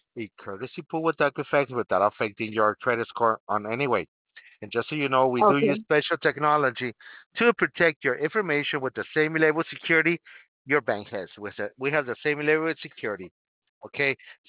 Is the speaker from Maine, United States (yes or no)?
no; East Los Angeles, California, United States; I'm from California myself, from East LA.